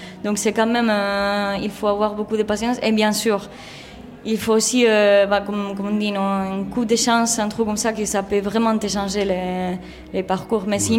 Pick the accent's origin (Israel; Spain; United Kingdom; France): Spain; now in Brussels, Belgium; même si moi je suis espagnole, ça fait 6 ans que je suis ici à Bruxelles